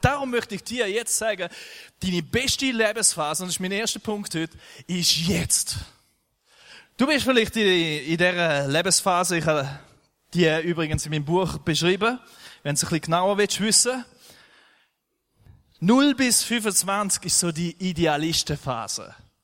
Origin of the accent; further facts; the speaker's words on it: Thurgau, Switzerland; Ich bin ein Thurgauer.